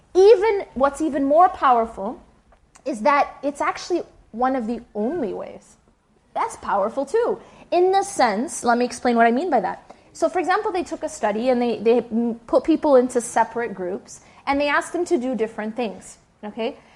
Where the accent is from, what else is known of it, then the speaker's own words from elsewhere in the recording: Wisconsin, United States; I grew up in Wisconsin.